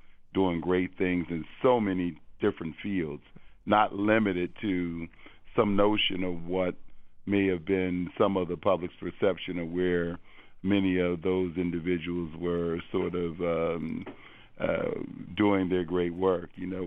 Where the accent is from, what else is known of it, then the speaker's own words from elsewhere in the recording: Pittsburgh, Pennsylvania, United States; moved away as an adult; now in Boston, United States; when I came to Boston, I came here in the 70s and I came from Pittsburgh, Pennsylvania.